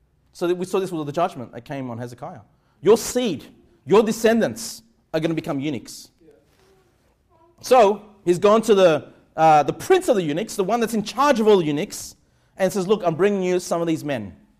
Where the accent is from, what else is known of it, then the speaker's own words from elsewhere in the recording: Australia; as an Australian, you are still in the top 1% of the richest people of the entire world.